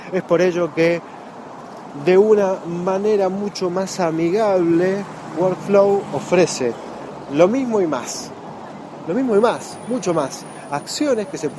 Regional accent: Argentina; Recordemos que somos de Argentina, que aquí cuesta todo lo que es importado, cuesta conseguirlo.

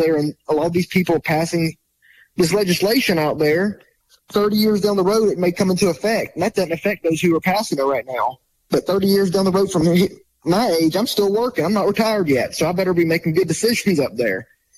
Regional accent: Montgomery, Alabama, United States; So I grew up in Montgomery. My mom homeschooled me and my 6 siblings.

